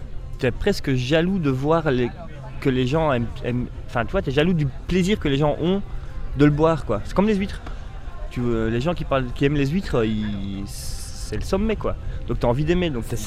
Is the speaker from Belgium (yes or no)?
yes; Belgium; étant donné que je viens de Belgique, je suis belge.